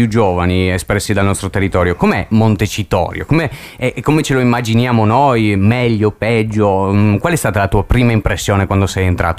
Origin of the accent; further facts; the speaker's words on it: Trieste, Friuli-Venezia Giulia, Italy; also born or lived in Gemona; io invece nato a Gemona e nato sempre, cioè vissuto sempre a Trieste.